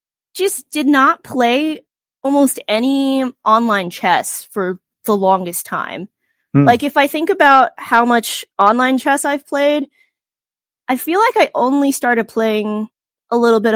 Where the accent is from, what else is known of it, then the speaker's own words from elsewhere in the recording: New York, United States; I'm from Long Island in New York, and I went to Long Island Chestnuts there